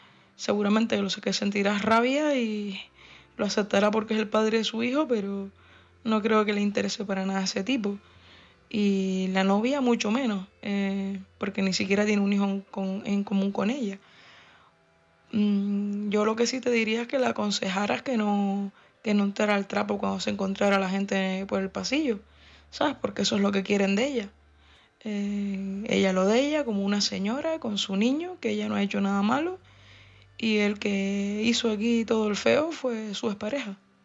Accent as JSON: {"language": "Spanish", "town": "Tenerife", "region": "Canary Islands", "country": "Spain", "moved": "as an adult", "lives_now": "Gran Canaria, Spain", "said": "yo soy de Tenerife, pero llevo 16 años viviendo en Gran Canaria."}